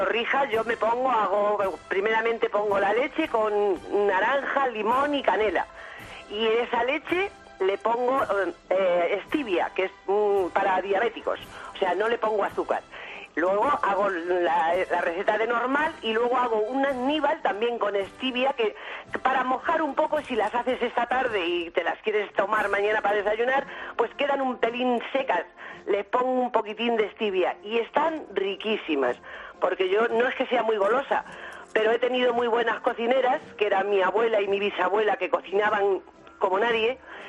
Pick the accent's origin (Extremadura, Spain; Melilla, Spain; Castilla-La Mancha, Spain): Castilla-La Mancha, Spain; now in Santander, Spain; soy de Cuenca, soy manchega de un pueblo precioso y vivo en Santander.